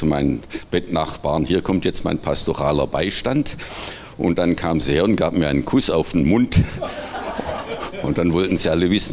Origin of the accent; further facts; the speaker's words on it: Swabia, Germany; accent: Swabian; moved away as an adult; now in Saxony-Anhalt, Germany; meine Sprache hat mich längst verraten, ja. Ich komme ursprünglich aus Schwaben. Wir wohnen seit 1991 in Sachsen-Anhalt, sind also mit der Wende rübergekommen. Das ist ein angeborener Sprachfehler, den habe ich nie losbekommen.